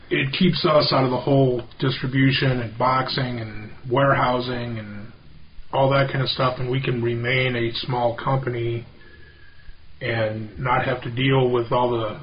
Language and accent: English; Dodge City, Kansas, United States; born there; I was born in Dodge City, Kansas. Another torture item as a kid, being a resident of Dodge City for the first 9 months of my life.